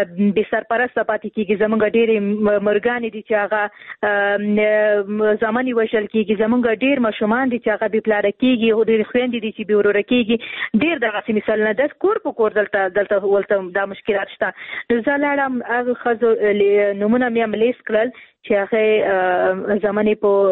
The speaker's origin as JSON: {"language": "Pashto", "region": "Khost", "country": "Afghanistan", "said": "زه هم د خوست یم"}